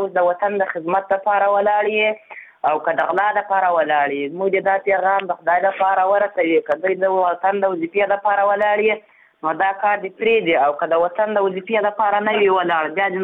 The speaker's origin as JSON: {"language": "Pashto", "region": "Ghazni", "country": "Afghanistan", "said": "زه د غزني ولایت، … د غزني ولایت یم"}